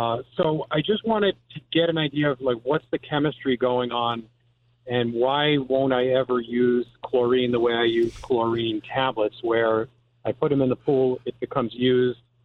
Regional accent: Belchertown, Massachusetts, United States; I'm actually from Belchertown, Mass.

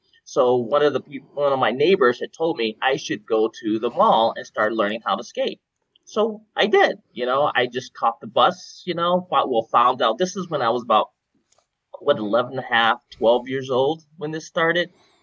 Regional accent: Detroit, Michigan, United States; Well, I grew up in Detroit, Michigan. Of course, I was born in 1970.

